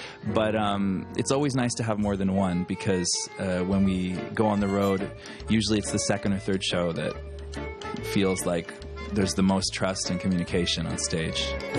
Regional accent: Canada; born there; I was born in Canada. My mother is half Hungarian, half English. My father's American

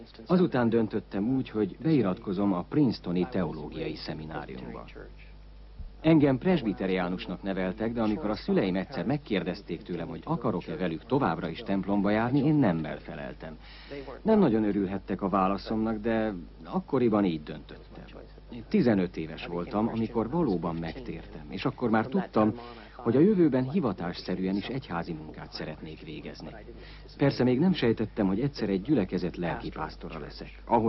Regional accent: Portland, Oregon, United States; Hungarian is a second language; moved away as an adult; also born or lived in Munich; Az Egyesült Államok nyugati partvidékén, Oregon államban, Portlandben születtem és ott nőttem fel.

